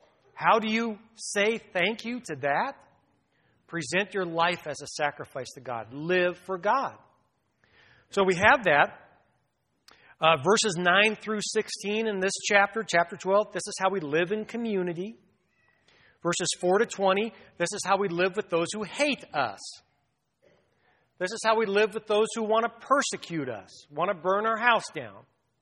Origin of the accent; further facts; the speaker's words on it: Woodland Hills, California, United States; I grew up in Woodland Hills, south of the boulevard, south of the freeway. That's sort of next to Tarzana and Encino. It's a San Fernando Valley.